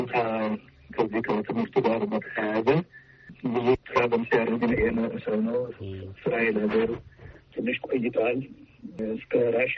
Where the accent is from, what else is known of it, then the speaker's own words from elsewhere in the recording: Harar, Harari Region, Ethiopia; የኛ ቤተሰብ የሀረርጌ ሰዎች ነን